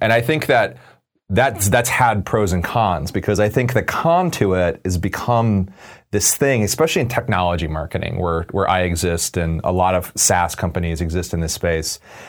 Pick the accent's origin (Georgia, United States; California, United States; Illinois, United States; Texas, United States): Illinois, United States; What we've always said, in a, you know, growing up in Illinois was, you know … was an easier way to pronounce it, right?